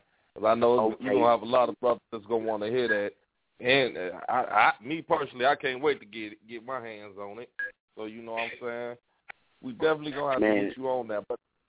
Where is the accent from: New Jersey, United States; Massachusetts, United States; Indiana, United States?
Indiana, United States; Gary; When we come from Gary, it's like you got a crab in a barrel mentality with a lot of people there.